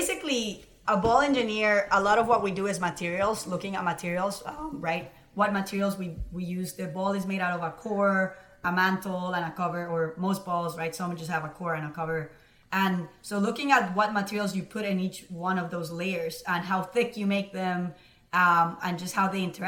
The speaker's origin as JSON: {"language": "English", "country": "Colombia", "tie": "born or raised there", "said": "And growing up in Colombia, I was very lucky."}